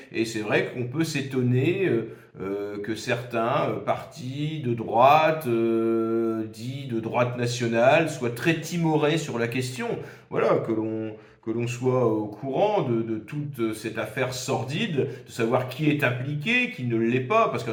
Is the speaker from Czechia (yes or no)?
no; France; moi je suis français